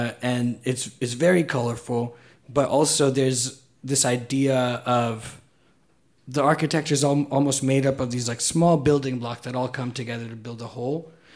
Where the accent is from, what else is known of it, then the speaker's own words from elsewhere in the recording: Chennai, Tamil Nadu, India; I'm from Chennai, which is in southern India.